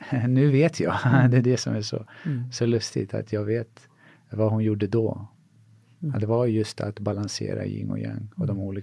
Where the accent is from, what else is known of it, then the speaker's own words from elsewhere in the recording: Sweden; born there; Och jag är född här i Sverige.